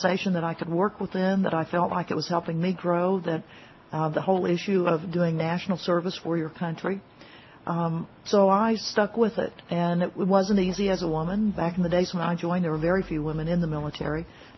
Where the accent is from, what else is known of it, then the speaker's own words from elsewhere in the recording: Arkansas, United States; And for me, I grew up in Arkansas.